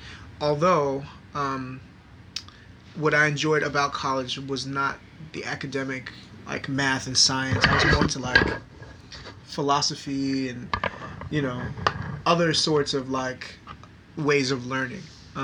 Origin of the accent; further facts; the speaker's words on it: New York, United States; I'm born and raised in New York, and I've lived in New York all of my life.